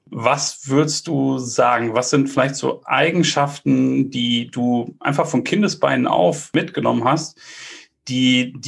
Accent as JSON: {"language": "German", "town": "Bielefeld", "region": "North Rhine-Westphalia", "country": "Germany", "also_born_or_lived": "Munich"}